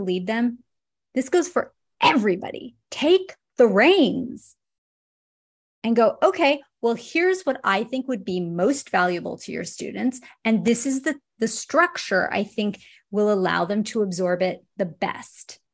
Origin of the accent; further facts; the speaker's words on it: Australia; as an Australian, I think that would be an amazing 6 week experience